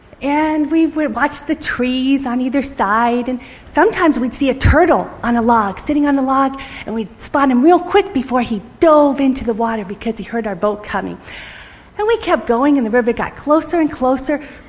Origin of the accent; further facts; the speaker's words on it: Florida, United States; I grew up in Florida on a river or next to a river